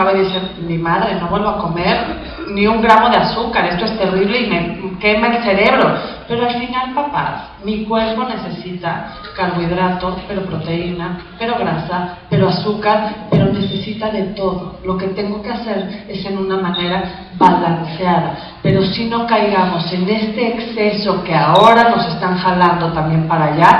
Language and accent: Spanish; Mexico; que es lo que nos pasa también mucho como mexicanos